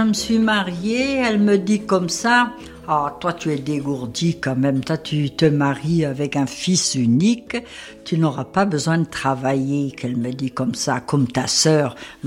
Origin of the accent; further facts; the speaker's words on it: Scrignac, Brittany, France; c'est de là après que j'ai voulu venir tenir mon propre commerce à Scrignac. Je suis revenue dans mon pays d'origine